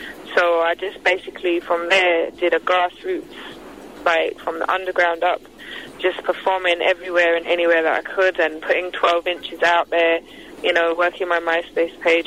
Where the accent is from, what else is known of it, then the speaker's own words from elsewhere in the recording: London, United Kingdom; moved away; also born or lived in Trinidad; London, and then I spent time living in Trinidad, and then I moved here 8 years ago.